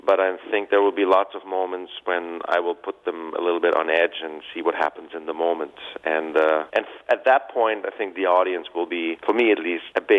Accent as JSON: {"language": "English", "country": "Germany", "tie": "born or raised there", "second_language": "English", "said": "when I grew up in Germany"}